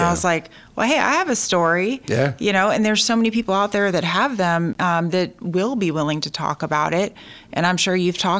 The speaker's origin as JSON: {"language": "English", "region": "the Carolinas", "country": "United States", "said": "from the Carolinas."}